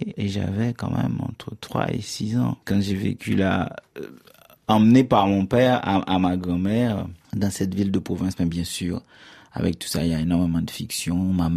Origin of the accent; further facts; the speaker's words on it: Haiti; j'ai cette fierté-là de dire que je viens d'Haïti, je suis fier de mon passeport bleu.